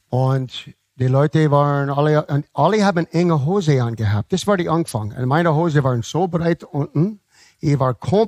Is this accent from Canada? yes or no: yes; Canada; German is a second language